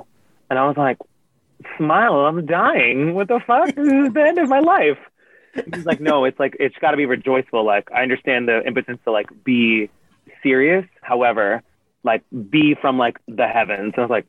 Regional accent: Yonkers, New York, United States; Like, I'm from Yonkers. He's from the Bronx or Brooklyn.

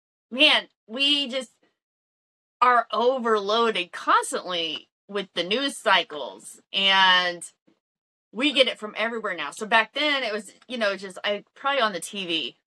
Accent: Missouri, United States; No, granted, we grew up in Missouri, okay?

